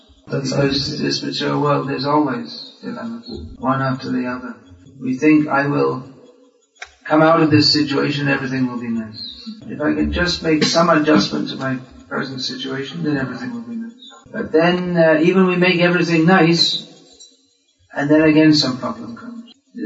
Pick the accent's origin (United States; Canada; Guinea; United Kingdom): United Kingdom; England; born there; I was born in England, so they call it the English Channel.